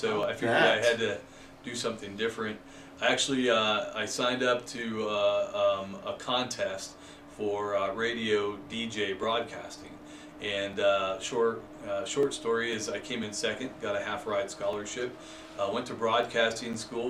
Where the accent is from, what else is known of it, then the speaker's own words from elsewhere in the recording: Boston, Massachusetts, United States; moved away as an adult; now in Germany; Growing up in Boston, so during the summer, I told you construction, right? So all family owned, South Boston Irish.